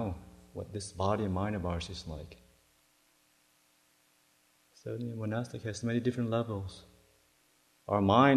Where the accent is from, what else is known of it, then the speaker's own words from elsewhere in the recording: Los Angeles, California, United States; Just growing up in the West, in LA, there was this little show that I used to see every Saturday.